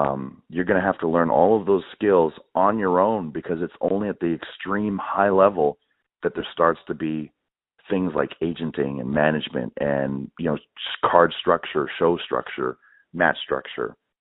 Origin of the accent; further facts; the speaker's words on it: Winnipeg, Manitoba, Canada; I grew up in Winnipeg, and we do have a scene there